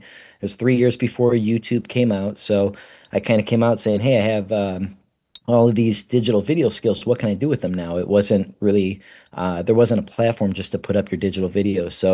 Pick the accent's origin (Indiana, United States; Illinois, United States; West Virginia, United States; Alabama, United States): Indiana, United States; Hammond; So I'm a lifelong region resident. I grew up in Hammond. I'm a graduate from Gavitt High School, which is now closed in Hammond, but I'm a graduate from class of 1999.